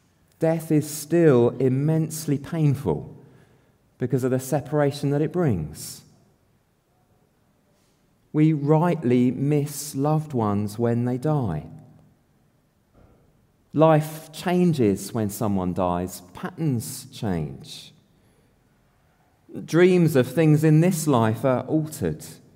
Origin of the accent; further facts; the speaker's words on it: Kidderminster, West Midlands, United Kingdom; I grew up in Kidderminster, which is where he had the majority of his ministry. I used to walk past a statue of him on my way to school every day.